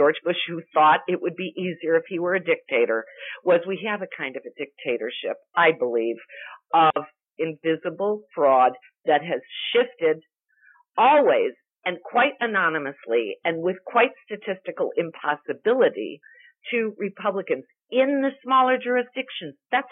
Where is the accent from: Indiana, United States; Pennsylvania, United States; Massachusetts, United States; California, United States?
California, United States; You can tell I'm from Southern California with my oh my God.